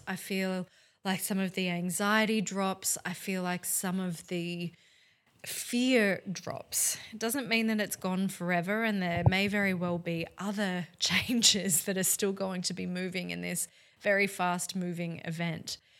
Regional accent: Australia; In case you hadn't guessed from my accent, I am in Australia.

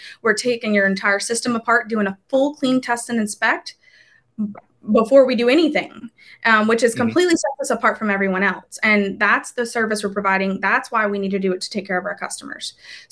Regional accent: New Orleans, Louisiana, United States; walking into a group of 35 technicians from Mobile, Alabama, and I'm from New Orleans.

